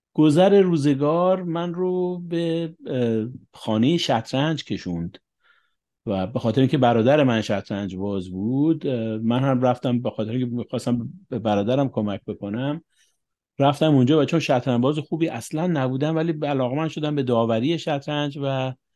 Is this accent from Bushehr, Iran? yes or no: no; Tehran, Tehran Province, Iran; born there; also born or lived in Ahvaz / Qasr-e Shirin / Kurdistan / Shahr-e Kord; من شخصا خودم تهران به دنیا اومدم، پدر مادرم مشهدی بودن، ولی من کودکیمو در اهواز، در قصر شیرین، در کردستان، در شهر کرد